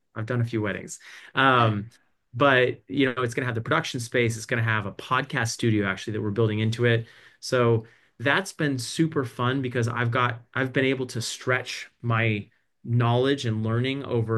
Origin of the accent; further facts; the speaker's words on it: Texas, United States; also born or lived in San Diego; now in Birmingham, United States; I was born and raised in Texas. We lived for 12, 15 years in San Diego, and now we're out here in a suburb of Birmingham